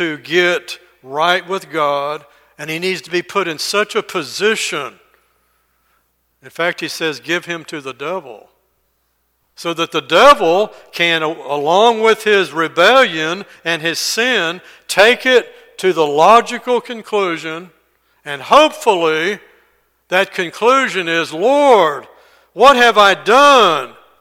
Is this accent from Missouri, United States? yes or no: no; Corpus Christi, Texas, United States; As I said, I was raised in Corpus with a very large Navy base, a large Navy presence, and most of those men had tattoos.